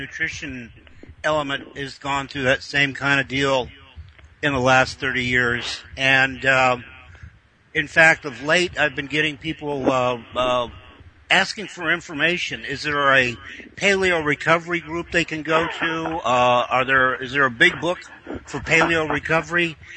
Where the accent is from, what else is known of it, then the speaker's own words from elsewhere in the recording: Ireland; Carl, we're Irish.